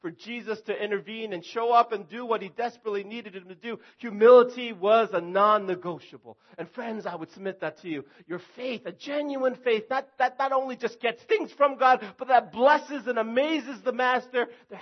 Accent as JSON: {"language": "English", "region": "New York", "country": "United States", "tie": "born or raised there", "also_born_or_lived": "Chicago / down south", "said": "I've lived in Chicago. I've lived down south. I grew up in New York, New Jersey area."}